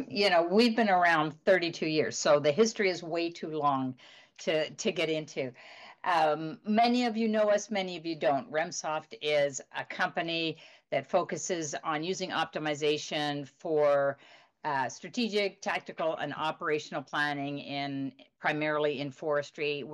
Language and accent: English; Montreal, Quebec, Canada; now in Fredericton, Canada; I grew up in Montreal.